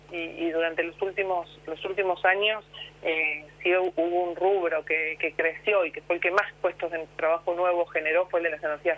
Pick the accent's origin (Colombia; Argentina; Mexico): Argentina; Tres Arroyos, Buenos Aires Province; yo soy de Tres Arroyos y tenemos dos escuelas dentro de la ciudad que fueron seleccionadas.